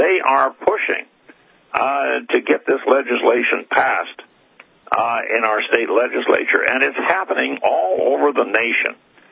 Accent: Montana, United States; State legislatures, like in Montana, my home state

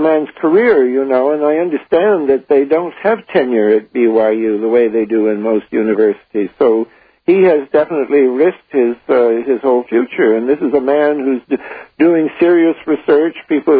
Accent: Canada; I didn't want to be a speaker because I'm a Canadian and I felt Americans should speak out about the war.

